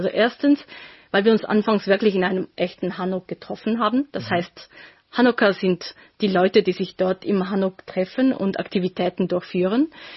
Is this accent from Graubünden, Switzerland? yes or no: no; Zurich, Switzerland; born there; moved away as an adult; now in Korea; ich bin in der Schweiz in Zürich geboren. Nach Korea bin ich 2008 das erste Mal als Touristin gekommen und dann in 2015 habe ich mich entschieden, hier mein Masterstudium zu machen.